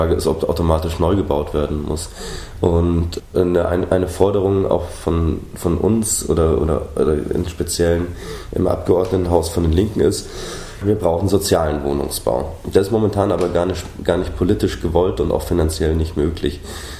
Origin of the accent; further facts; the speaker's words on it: Munich, Bavaria, Germany; moved away as an adult; now in Berlin, Germany; Ich komme aus dem Münchner Raum, da sieht es natürlich ganz anders aus.